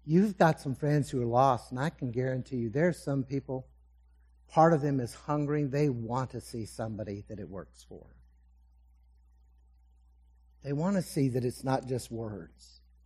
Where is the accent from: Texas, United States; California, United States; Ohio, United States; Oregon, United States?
Texas, United States; When he found out I was from Texas, it became cowboy up.